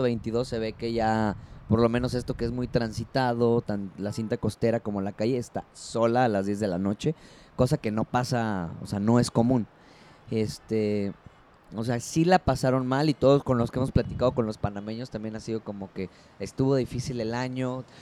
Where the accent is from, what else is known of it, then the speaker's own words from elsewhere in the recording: Mexico; a mi México no me lo van a quitar, obviamente, del mapa. Está en primer lugar.